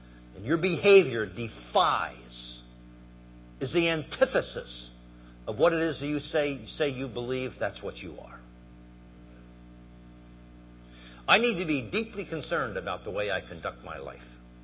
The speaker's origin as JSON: {"language": "English", "region": "Pennsylvania", "country": "United States", "said": "where are you from? I said, I'm from Pennsylvania."}